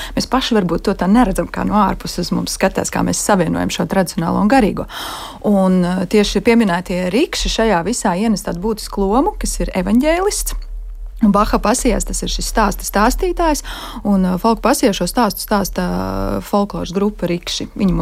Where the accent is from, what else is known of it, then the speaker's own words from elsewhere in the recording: Latgale, Latvia; Es tiešām ļoti ļāvos arī tam savam dzīves kaut kādā pieredzē bērnībā no Latgales